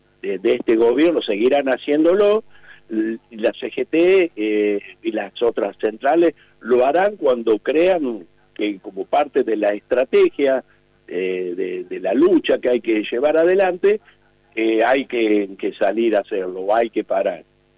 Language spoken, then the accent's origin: Spanish; Argentina; no sé qué vamos a recordar el primero de mayo como trabajadores argentinos